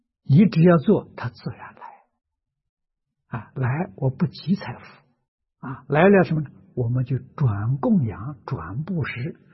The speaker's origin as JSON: {"language": "Chinese", "town": "Lujiang", "region": "Anhui", "country": "China", "tie": "born or raised there", "said": "这两年我们在我老家庐江办了个文化中心啊"}